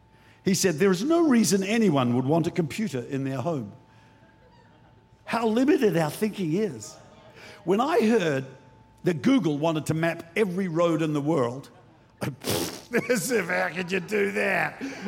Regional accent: New Zealand; Dear old New Zealand, I'm a New Zealander. I'm a Kiwi by birth.

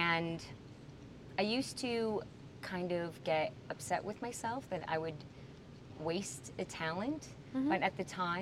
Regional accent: New Jersey, United States; I grew up in North Jersey, so I was like, we have to go into New York City?

